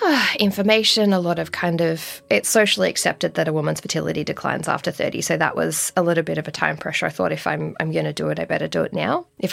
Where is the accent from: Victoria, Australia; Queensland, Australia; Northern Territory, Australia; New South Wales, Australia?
Victoria, Australia; I'm from Victoria, I'm a single parent